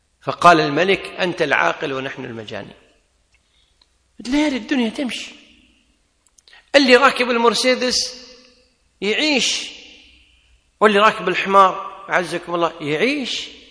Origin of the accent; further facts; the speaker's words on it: Kuwait; عندنا بالكويت يقول على باب الله